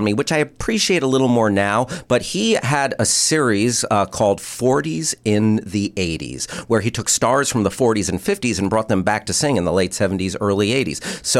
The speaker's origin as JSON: {"language": "English", "region": "New Jersey", "country": "United States", "tie": "born or raised there", "said": "I grew up in Jersey. About 45 minutes outside of New York City."}